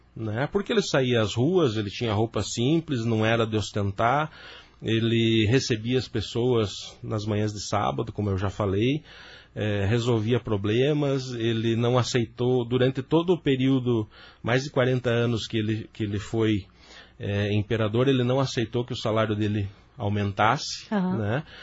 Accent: Porto União, Santa Catarina, Brazil; sou de Porto União e União da Vitória.

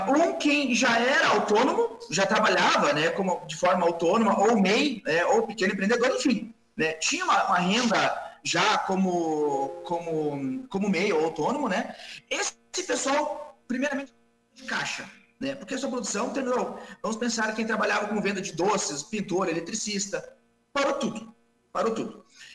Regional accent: Rio Grande do Sul, Brazil; now in Paraná, Brazil; Eu vim do Rio Grande do Sul com essa missão de fazer a expansão do Banco da Família aqui no estado do Paraná.

